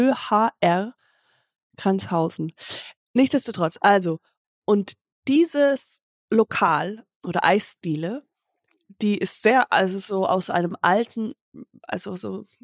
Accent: Germany; Und zwar bin ich gerade bei meinem Vater in Hörkranzhausen, also im Dorf, wo ich herkomme.

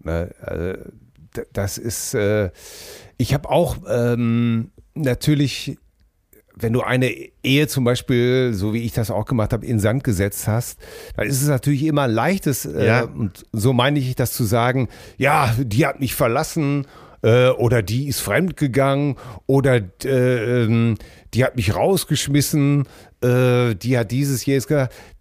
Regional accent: Gouda, South Holland, Netherlands; German is a second language; moved away as an adult; now in Bönen, Germany; Bin Holländer, geboren in Gouda. Ja, sicher, das ist aber kein Witz jetzt, ne? Wohne mittlerweile seit 25 Jahren hier, arbeite und lebe integriert, happy in Deutschland.

